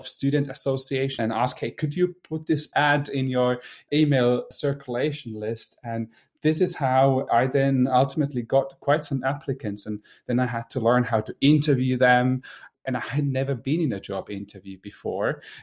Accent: Espoo, Uusimaa, Finland; So I'm originally from Finland. I grew up in Espoo and I went to study in the nearby university at Aalto University.

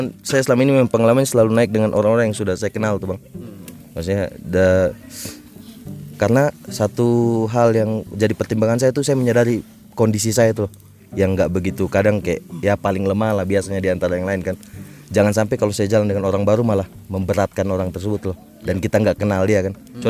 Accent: East Nusa Tenggara, Indonesia; karena saya pikir saya dari NTT saya cukup kuat ya Bang

